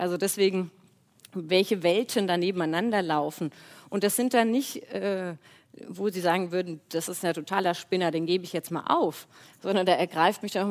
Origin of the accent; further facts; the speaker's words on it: Germany; also born or lived in France; ich bin keine Französin, aber hat dort lange gelebt und ich kenne sehr gut die Sätze von den Franzosen zu uns Deutschen